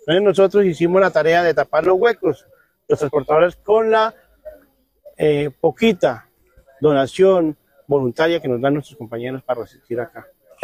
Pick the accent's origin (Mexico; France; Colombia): Colombia; Santander; como comunidad y como santandereanos